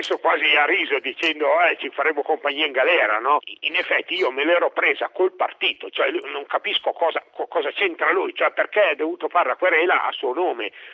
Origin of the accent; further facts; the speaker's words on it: Lombardy, Italy; come si dice nella mia terra natale che è la Lombardia